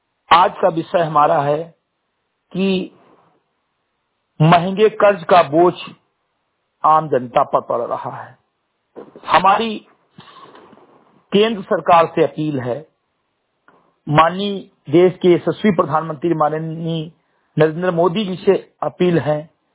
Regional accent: Uttar Pradesh, India; ग्राम सभा सिमरी गटई विकासखंड मीनपुरा जनपद बहराइच का मूल निवासी हूं

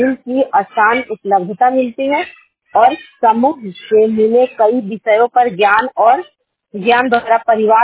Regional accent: Bihar, India; और मैं नवादा जिला से बिलोंग करती हूँ।

